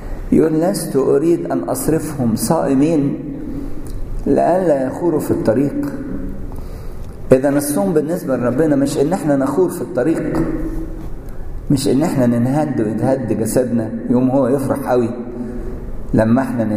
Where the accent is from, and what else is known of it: Egypt